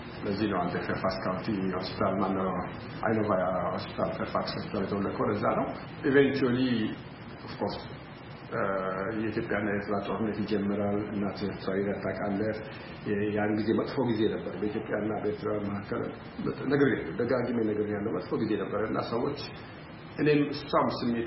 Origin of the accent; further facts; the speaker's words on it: Hawassa, Sidama, Ethiopia; ከትንሽ አዋሳ ወጥቼ ትልቅ ዓለም ውስጥ መግባት የጀመርኩት ያኔ ነው።